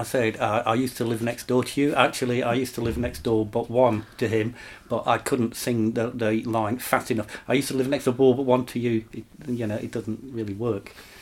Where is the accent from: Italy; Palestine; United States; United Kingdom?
United Kingdom; England; moved away as an adult; when I had Codex Books and Records in the UK, but I had to flee the country suddenly in 1995